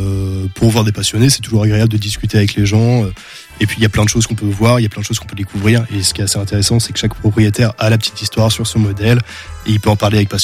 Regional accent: Angers, Pays de la Loire, France; on découvre des très beaux coins dans la région que je connaissais pas, alors que je suis d'Angers

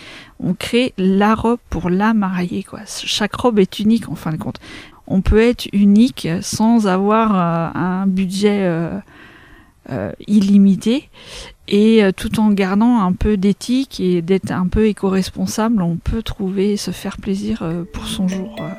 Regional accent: Craon, Pays de la Loire, France; je suis originaire de Cran, j'habite à Bouchamps-l'Écran, donc pas très loin.

